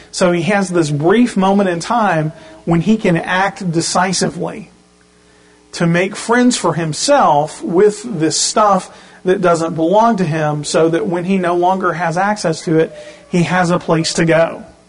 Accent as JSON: {"language": "English", "region": "Louisiana", "country": "United States", "tie": "born or raised there", "said": "So I did that, and I grew up in South Louisiana, and one of the characteristics of South Louisiana is that there are three kinds of weather there."}